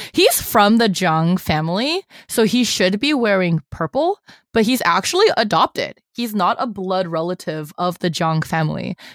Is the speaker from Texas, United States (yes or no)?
yes; Texas, United States; As a Texan, I don't know if I should be offended